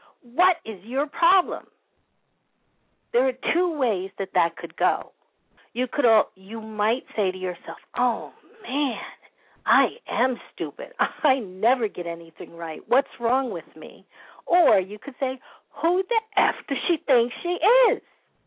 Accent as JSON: {"language": "English", "town": "Washington Heights", "region": "New York", "country": "United States", "said": "And I come from Washington Heights."}